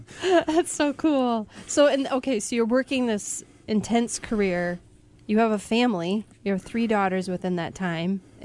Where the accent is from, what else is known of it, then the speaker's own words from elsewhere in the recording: Michigan, United States; as a teenager, I didn't know how cool it was that I grew up on M22 in Leelanau County.